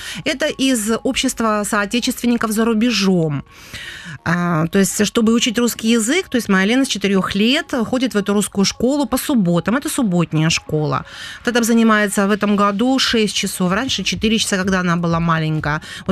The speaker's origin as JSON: {"language": "Russian", "town": "Bryansk", "region": "Bryansk Oblast", "country": "Russia", "said": "я вообще русская сама, я родилась в России, я из Брянска, из Средней России."}